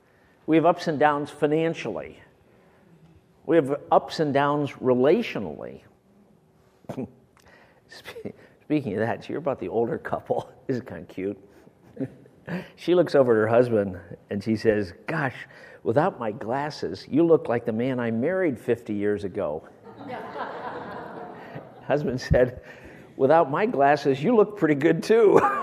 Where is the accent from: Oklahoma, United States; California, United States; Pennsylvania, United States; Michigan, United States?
Michigan, United States; And back when I was growing up in Michigan, if my dad needed to relax, we had two gentlemen in our church who had airplanes